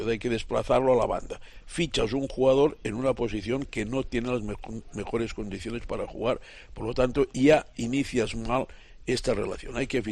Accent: Lleida, Catalonia, Spain; y de Lérida, de mi zona, de mi tierra.

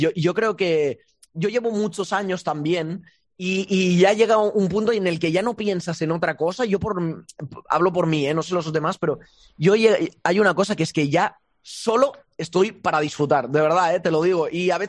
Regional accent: Andorra; a mí verles en Andorra, en mi país y haciendo a veces buena publicidad del país

